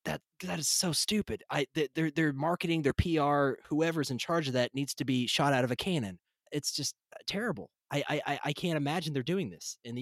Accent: Tennessee, United States; I'm from Tennessee, and Appalachia doesn't get a lot of positive representation in media.

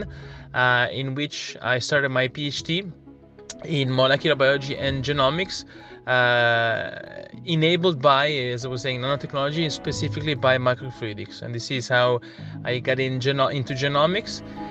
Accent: Piedmont, Italy; English is a second language; I'm from Italy. I was born in 1990 in a little town close to Turin.

